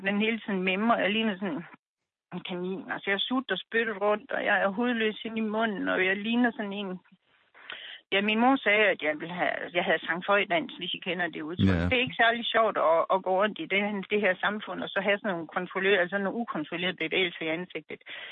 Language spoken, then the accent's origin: Danish; Jutland, Denmark; For det første er jeg jyde